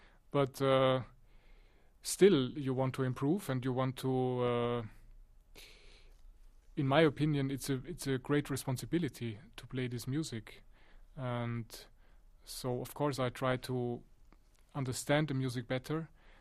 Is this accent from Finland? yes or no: no; Vienna, Austria; It's my hometown, Vienna.